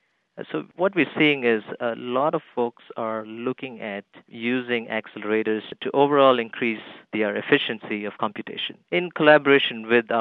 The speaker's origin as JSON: {"language": "English", "town": "Chennai", "region": "Tamil Nadu", "country": "India", "tie": "born or raised there", "lives_now": "Austin, United States", "said": "I grew up in India. It's a city called Chennai in the south of India. So I feel at home here in Austin."}